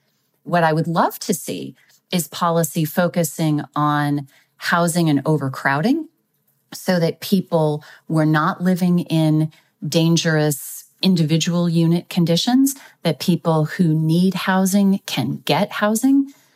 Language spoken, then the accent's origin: English; Texas, United States; So you're seeing Arizona, Florida, my home state of Texas.